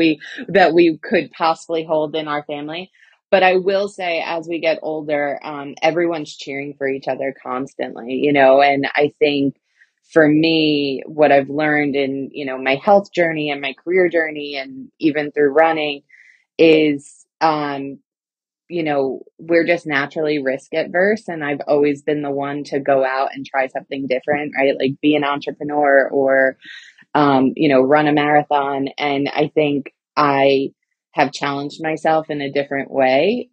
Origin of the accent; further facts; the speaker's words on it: Brooklyn, New York, United States; Well, I'm a very proud Brooklynite. So I grew up here in the five boroughs. I grew up in South Brooklyn. Funny enough, I've lived in three of the five boroughs.